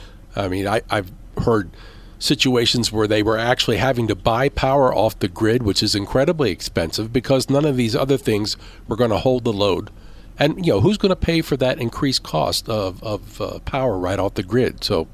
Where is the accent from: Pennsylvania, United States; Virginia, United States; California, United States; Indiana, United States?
Pennsylvania, United States; Well, having in my background, growing up outside of Philadelphia, maybe we were just a little bit more savvy on the accomplishments of Franklin.